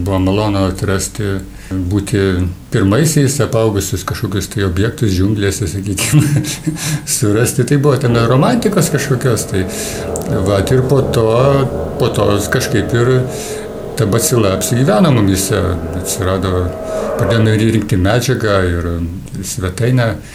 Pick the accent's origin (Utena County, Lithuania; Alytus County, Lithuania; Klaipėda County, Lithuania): Alytus County, Lithuania; Alytus; Mes esam gimę ir augę Alytui